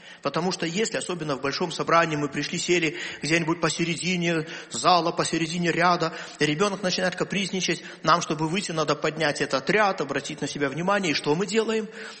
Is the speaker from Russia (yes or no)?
no; Belarus; Да, я понимаю, мы белорусы, такие, знаете, нам улыбку натянуть очень тяжело порой.